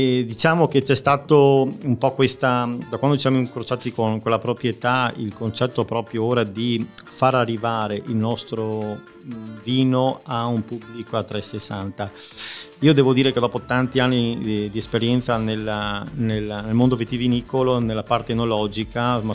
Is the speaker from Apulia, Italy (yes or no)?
no; Padua, Veneto, Italy; E poi io sono di Padova